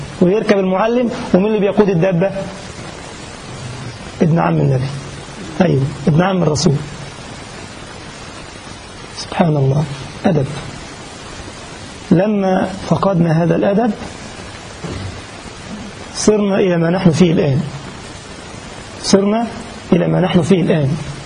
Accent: Egypt; كان قاعد في حلوان عندنا في مصر

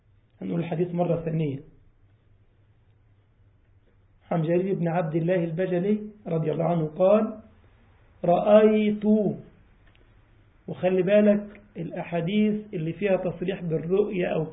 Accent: Egypt; فكنا مثلا عندنا في مصر حاجه اسمها مترو الانفاق

